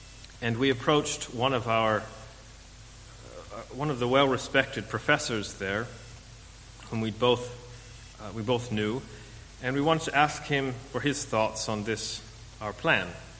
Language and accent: English; California, United States; Maybe we would have stayed where I grew up in California or where Anna grew up in Italy.